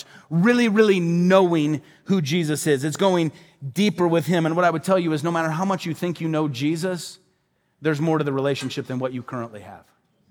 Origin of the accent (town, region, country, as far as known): Midwest, United States; born or raised there